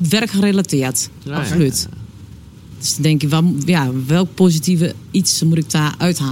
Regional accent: Doetinchem, Gelderland, Netherlands; ik kom uit Doetinchem.

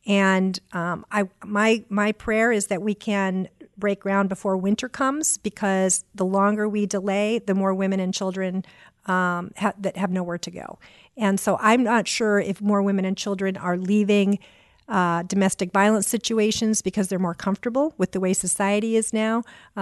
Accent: Auburn, Maine, United States; I grew up in Auburn, Maine.

